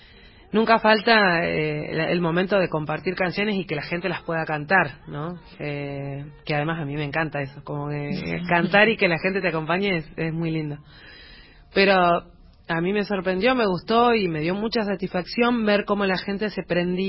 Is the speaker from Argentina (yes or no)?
yes; Chubut, Argentina; yo soy de Chubut y él es de Tucumán.